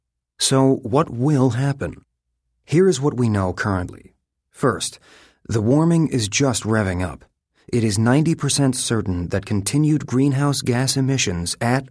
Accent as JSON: {"language": "English", "region": "California", "country": "United States", "said": "In my home state of California, Republican Governor Arnold Schwarzenegger asserted"}